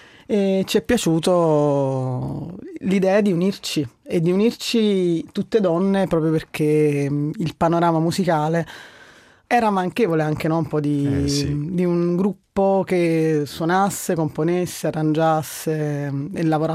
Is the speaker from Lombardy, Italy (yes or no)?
no; Naples, Campania, Italy; napoletane, o comunque campane, non abbiamo voluto connotare il nostro sound legandolo strettamente al nostro dialetto